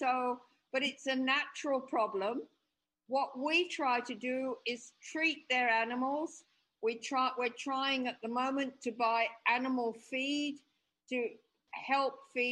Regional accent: Australia; moved away as an adult; now in Ethiopia; I lived here 33 years, yes? Mm-hmm. And I have Western relatives. I come from Australia. I have an Australian passport, yeah?

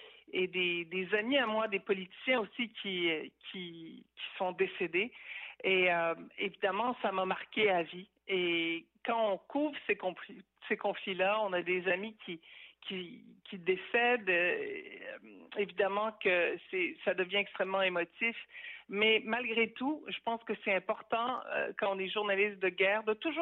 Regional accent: Quebec City, Quebec, Canada; j'ai grandi dans la ville de Québec où tout était tranquille. J'ai grandi au Canada. J'ai eu la chance de grandir dans un pays de grande liberté avec un calme et une sécurité évidente.

